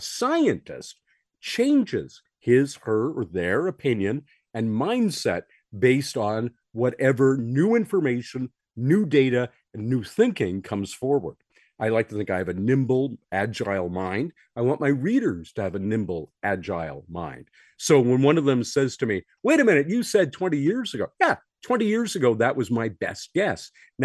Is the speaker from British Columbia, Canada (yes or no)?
no; Ottawa, Ontario, Canada; born there; I happen to be a Canadian by birth. I was born in Ottawa, but I'm also an American because my mother was an American temporarily in Canada